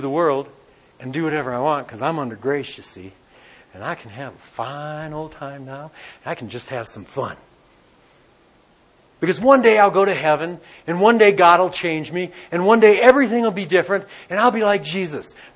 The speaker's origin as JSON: {"language": "English", "town": "Detroit", "region": "Michigan", "country": "United States", "said": "And I say, I'm from Detroit. What do you expect?"}